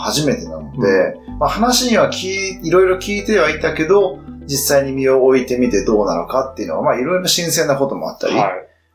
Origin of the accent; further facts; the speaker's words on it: Sakai, Osaka, Japan; その地元堺でやってたんで